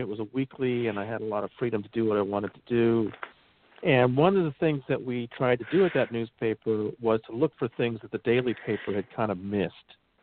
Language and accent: English; Los Angeles, California, United States; I'm from Los Angeles, and so if you grow up in L.A., you kind of I'd heard of Scientology a lot because I was from L.A.